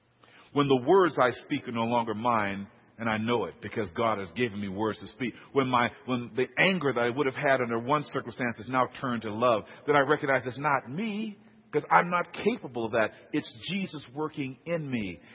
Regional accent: Los Angeles, California, United States; See, I grew up in South Central L.A. Just walking to school was more excitement than hanging from a bungee cord, just surviving.

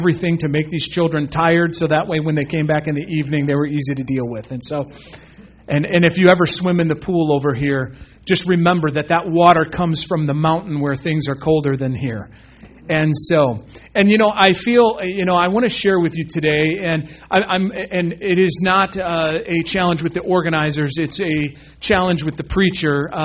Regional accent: Chicago, Illinois, United States; also born or lived in Indiana; I lived in the Chicago area. I grew up in the Chicago area. I'm a Midwest boy. I was born in Indiana.

